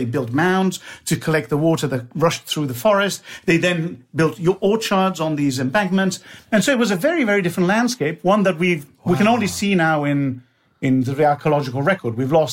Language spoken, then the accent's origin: English; Bologna, Emilia-Romagna, Italy; I come from Bologna, a lovely town in northern Italy where lasagna and tortellini and lots of good things come from.